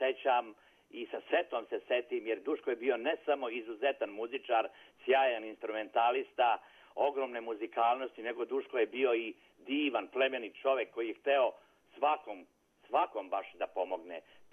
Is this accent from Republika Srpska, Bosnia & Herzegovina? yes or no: yes; Mrkonjić Grad, Republika Srpska, Bosnia & Herzegovina; also born or lived in Prijedor; odakle si ti, rekao, iz Mrkonjić grada